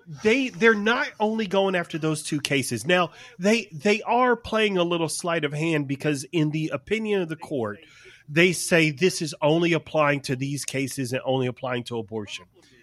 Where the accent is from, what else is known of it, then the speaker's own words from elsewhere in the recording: the South, United States; I'm from the South, so I said it the best I could